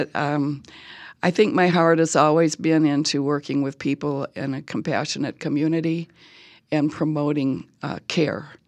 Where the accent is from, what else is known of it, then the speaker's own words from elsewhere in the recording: Ohio, United States; And then I grew up more in Ohio.